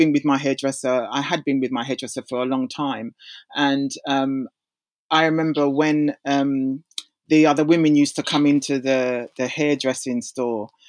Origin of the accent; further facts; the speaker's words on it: England, United Kingdom; born there; But they assumed that because I was born here in England